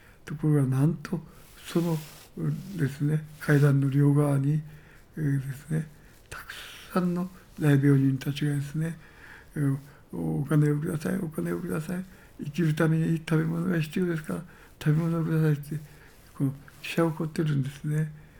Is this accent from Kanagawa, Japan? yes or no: no; Kumamoto, Japan; 私は熊本出身ですから